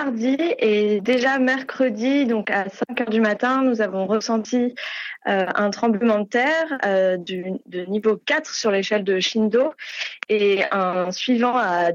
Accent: France; je ne comprenais pas le japonais, que je venais de France

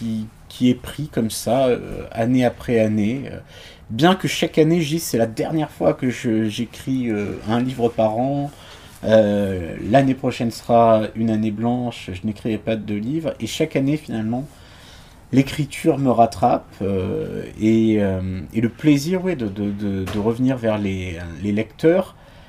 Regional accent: Antibes, Provence-Alpes-Côte d'Azur, France; Antibes, ouais, je suis Antibois.

